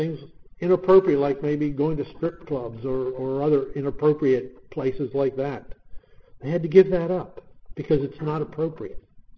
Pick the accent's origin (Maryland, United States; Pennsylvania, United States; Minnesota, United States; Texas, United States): Maryland, United States; Baltimore; I used to love crabs. Of course, I grew up in Baltimore. What do you expect? But that was the way we lived.